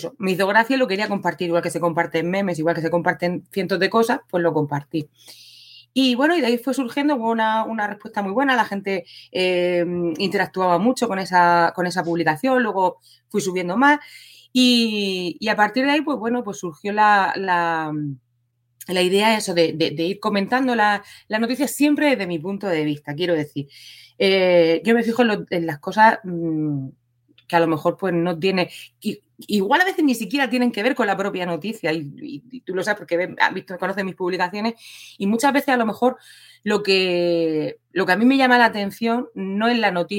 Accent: Region of Murcia, Spain; yo soy una mujer murciana, soy maestra de educación primaria, soy madre de 3 hijos

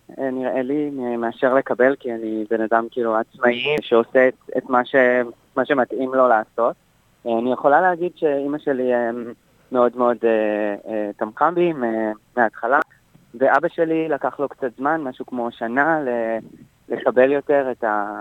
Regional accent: Rishon LeZion, Central District, Israel; born there; Arab-Jew, זאת אומרת שהמשפחה שלי, השורשים שלנו, הגיעו מתימן, נולדתי בשכונה קטנה בראשון לציון.

